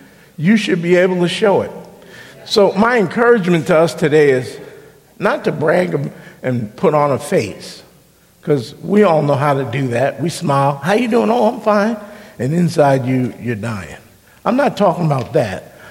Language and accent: English; Texas, United States; now in Portland, United States; And then I moved up here to Portland from Texas, and I would talk to him on the phone, and he hired me to work in his store up here.